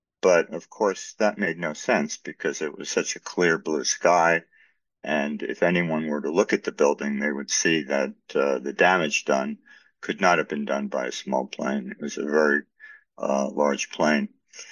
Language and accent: English; New York, United States; You know, I'm a New Yorker, and you hear something like that.